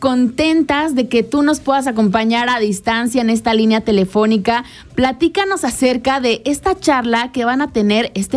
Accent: Mexico; Como mexicanos nos debemos de sentir afortunados

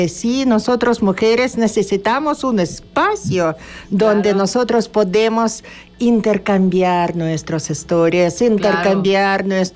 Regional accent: Kamchatka Krai, Russia; born there; Spanish is a second language; Yo me nací en Península Kamchatka de nacimiento. Soy rusa.

